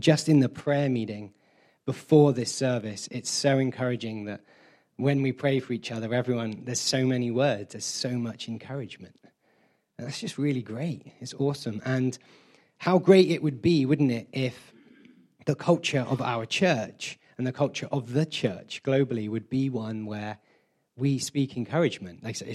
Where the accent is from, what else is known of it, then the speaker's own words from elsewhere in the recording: Taunton, South West England, United Kingdom; now in Norway; I was born and raised in Taunton, and this is my home church. And this is my beautiful wife, Gina. Do you want to wave? Hi. And we currently live in Norway for the last almost 2 years now